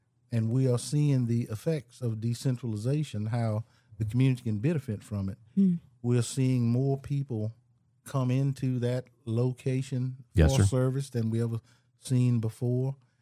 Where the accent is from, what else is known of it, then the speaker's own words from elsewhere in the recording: Coushatta, Louisiana, United States; I'm from Red River Parish, from Cushiata. I worked on a cotton farm, raised cottons and soybeans.